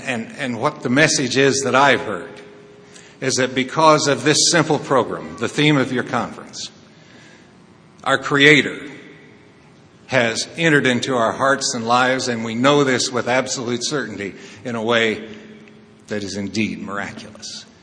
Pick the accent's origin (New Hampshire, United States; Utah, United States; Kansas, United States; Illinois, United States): Kansas, United States; Wichita; also born or lived in Naples, Florida; now in Lake of the Ozarks, United States; If you look in your program, it says I'm from Wichita, Kansas. If you read my name badge, it says I'm from Naples, Florida.